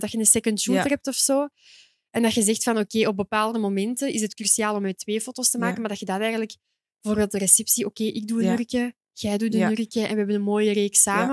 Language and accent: Dutch; Sint-Katelijne-Waver, Antwerp, Belgium; Ja, ik ben eigenlijk van Katlijnen, maar ik ben meer Mechelen dan Katlijnen, ik zal het zo zeggen.